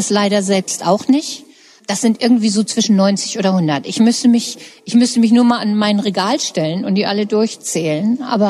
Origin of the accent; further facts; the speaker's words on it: Hamburg, Germany; also born or lived in England; Ich komme aus Hamburg. Ich habe mein ganzes Leben in Hamburg gelebt. Ich habe in England studiert, einen Teil meines Studiums, aber sonst war ich immer in Hamburg.